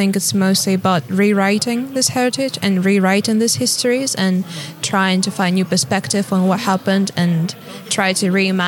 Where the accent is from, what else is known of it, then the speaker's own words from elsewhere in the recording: Kazakhstan; and I'm from Kazakhstan.